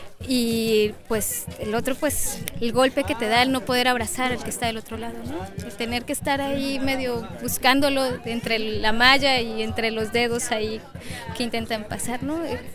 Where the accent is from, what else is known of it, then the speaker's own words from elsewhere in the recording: Xalapa, Veracruz, Mexico; vengo de Jalapa.